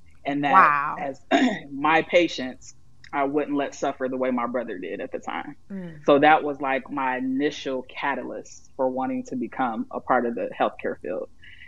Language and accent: English; Inkster, Michigan, United States; also born or lived in Detroit; I'm a family nurse practitioner by education. I was born and raised in Detroit, grew up in Inkster.